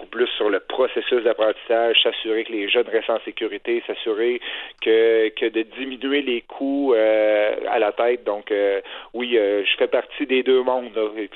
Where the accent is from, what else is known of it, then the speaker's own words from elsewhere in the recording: Saint-Georges, Quebec, Canada; Moi, je viens de Saint-Georges.